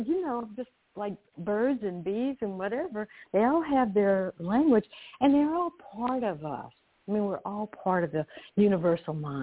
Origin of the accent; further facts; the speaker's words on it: Louisiana, United States; Now I'm from South Louisiana, and we love French bread.